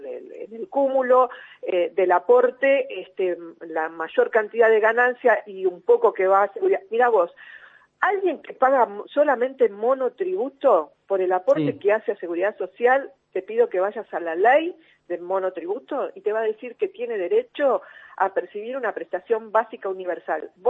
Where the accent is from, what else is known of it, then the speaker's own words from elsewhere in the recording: Argentina; Tenemos que pensar que somos argentinos.